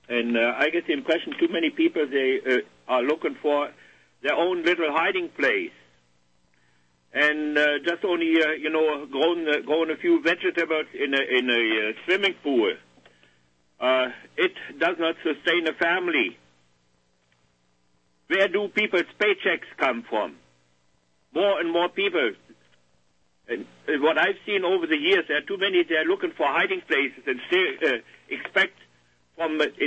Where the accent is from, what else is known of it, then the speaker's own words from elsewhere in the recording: Germany; English is a second language; now in Canada; as soon as I immigrated here over there from Germany here to Eastern Canada